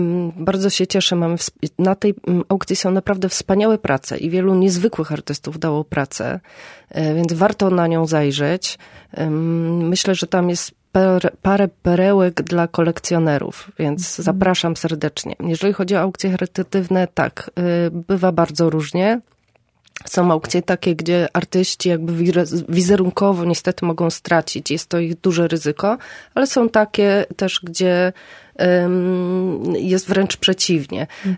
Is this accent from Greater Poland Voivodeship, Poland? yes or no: yes; Zbąszyń, Greater Poland Voivodeship, Poland; now in Kraków, Poland; Ja pochodzę z małego miasteczka ze Zbąszynia i tamtędy przepływa Obra, przepiękna rzeka, jest tam też jezioro